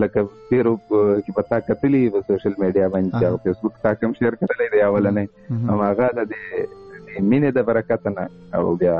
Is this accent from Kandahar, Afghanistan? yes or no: yes; Kandahar, Afghanistan; accent: Kandahari; چونکې زموږ کندهاري لهجه ده،